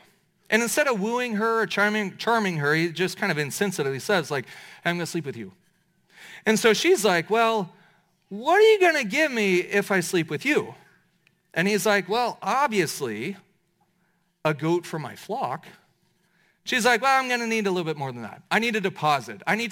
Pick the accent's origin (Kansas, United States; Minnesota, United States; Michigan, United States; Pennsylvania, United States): Kansas, United States; Now, I'm from Kansas. Y'all are Long Islanders.